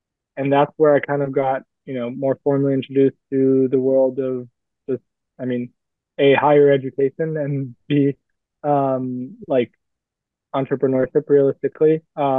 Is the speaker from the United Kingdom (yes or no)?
no; Brussels, Belgium; also born or lived in Istanbul, Turkey; So I'm French American, but I was born in Brussels, Belgium, and raised partly there, and then raised in Istanbul, Turkey as well.